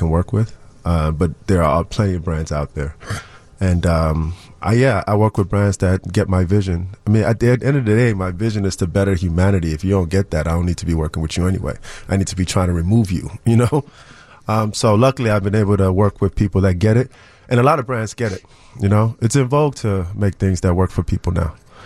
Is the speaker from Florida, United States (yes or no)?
no; Chicago, Illinois, United States; About growing up in Uptown, Wilson and Broadway. I grew up going to 48 North Winthrop, and then Eastwood Building next to the Twin Towers